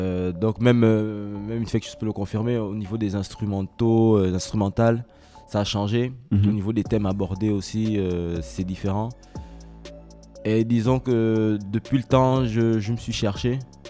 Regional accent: Gabon; now in France; Du Gabon.

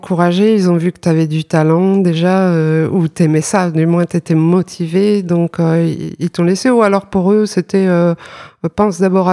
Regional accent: Épinal, Grand Est, France; Je crois que c'était à Épinal parce que c'est ma région d'origine

